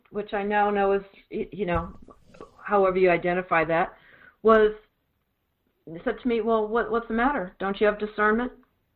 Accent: Boston, Massachusetts, United States; I'm from Boston originally, so, you know, the Red Sox.

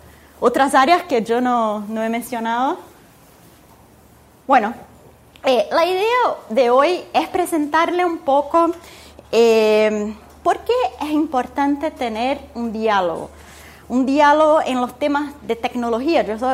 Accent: São Paulo, Brazil; Spanish is a second language; yo vengo de São Paulo, de Brasil.

